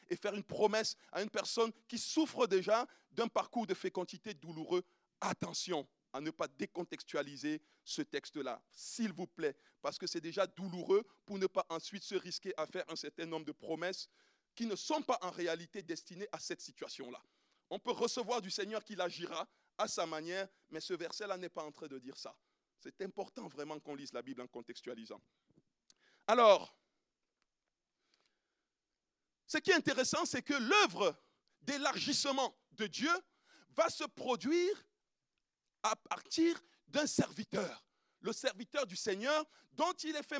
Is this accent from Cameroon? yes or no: yes; Cameroon; Moi, je suis Camerounais